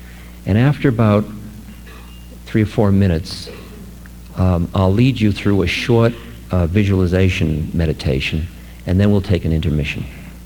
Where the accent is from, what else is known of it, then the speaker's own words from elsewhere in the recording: United States; I'm an American. I have something to do about that.